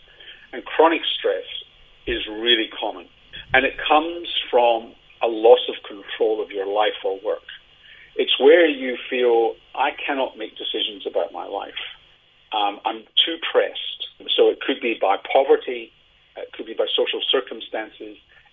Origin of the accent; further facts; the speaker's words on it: Glasgow, Scotland, United Kingdom; growing up in Glasgow, in the days that I grew up in Glasgow